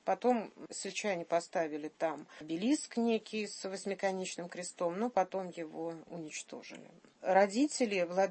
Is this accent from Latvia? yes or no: yes; Riga, Latvia; я сама, будучи уроженкой Риги, не раз, конечно, была у его святых мощей в соборе, который стоит в самом центре столицы